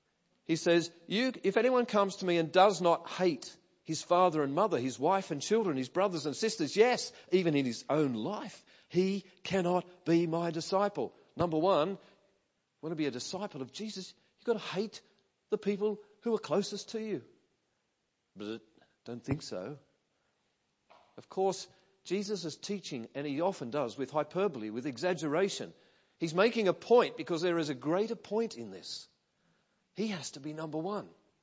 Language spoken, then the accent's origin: English; Australia; now in United States; I'm Australian. You might have picked that up already. And we've been here a year and a half.